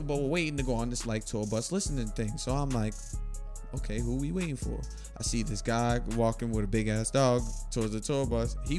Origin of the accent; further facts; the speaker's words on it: Lynn, Massachusetts, United States; So like I'm from Lynn, so I got to study what's going on. So I was watching the Boston scene.